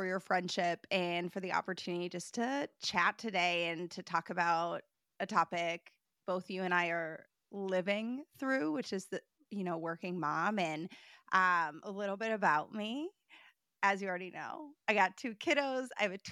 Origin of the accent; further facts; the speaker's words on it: Minnesota, United States; born and raised in Minnesota, living 5 minutes from my family, back in the school district that I grew up